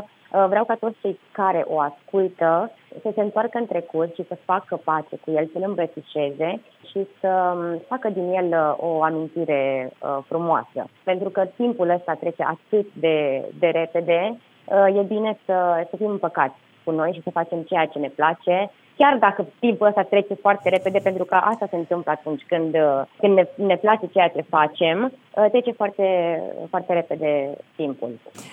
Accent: Transylvania, Romania; Chiar dacă e Moldova, eu sunt ardeleancă

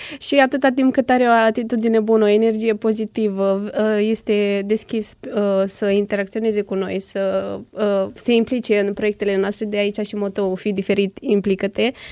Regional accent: Bacău, Bacău County, Romania; now in Iași, Romania; Sunt din Bacău.

